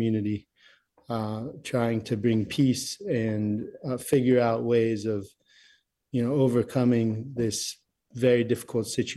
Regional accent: Los Angeles, California, United States; like I'm from Los Angeles, California, and just suffered tremendously through the fires.

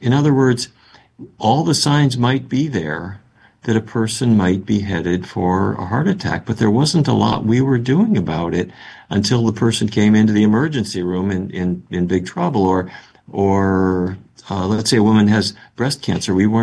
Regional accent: North Dakota, United States; I grew up in North Dakota. Mm-hmm. And North Dakota is cattle country.

